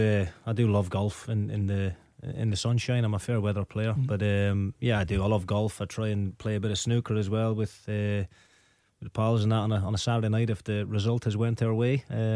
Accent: Waterford, Munster, Ireland; I'm from Waterford in Ireland

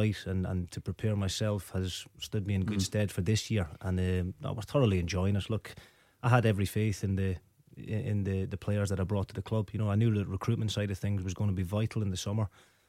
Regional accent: Waterford, Munster, Ireland; I'm from Waterford in Ireland

